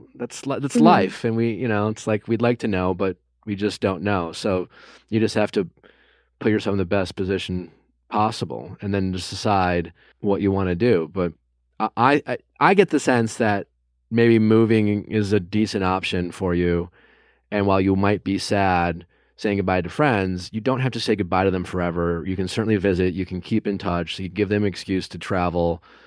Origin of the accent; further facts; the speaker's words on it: Milwaukee, Wisconsin, United States; I mean, I have 10 siblings, and I didn't move out of Milwaukee. Well, I grew up in Milwaukee, right? And I always felt like, and I loved Milwaukee. It's still home to me.